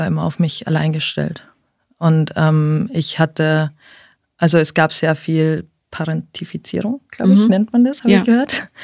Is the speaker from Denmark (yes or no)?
no; Austria; also ich bin aus Österreich, da ist Schulsystem ein bisschen anders.